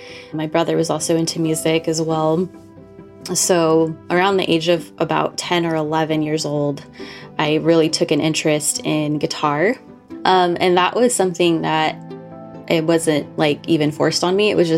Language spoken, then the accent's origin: English; California, United States; also born or lived in Moses Lake, Washington; now in Oregon, United States; I was born in Moses Lake, Washington, very small town. Lived there up until I was about six and then moved to California. Lived in California most of my life. Recently moved to Oregon about 3.5 years ago.